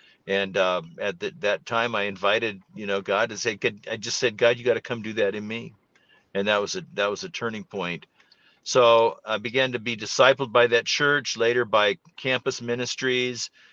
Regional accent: Salt Lake City, Utah, United States; also born or lived in Western US; So actually I was born in Salt Lake and born in Utah, raised around the West, and a family of 10 kids, a very active Mormon family.

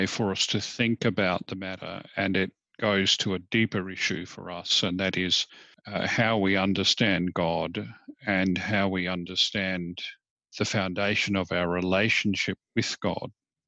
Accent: South Australia, Australia; I grew up here in the Barossa Valley when it was still a very small country area compared to the big city of Adelaide.

